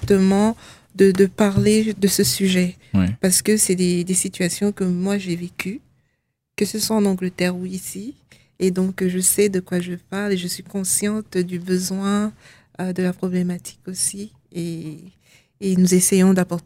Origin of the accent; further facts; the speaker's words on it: Nancy, Grand Est, France; also born or lived in England; j'ai grandi à Nancy et donc ma maman vivait à Nancy, ma famille aussi.